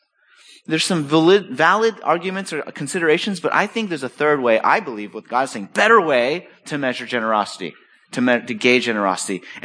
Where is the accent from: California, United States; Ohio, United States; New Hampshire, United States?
California, United States; I grew up around Marineland or SeaWorld in California.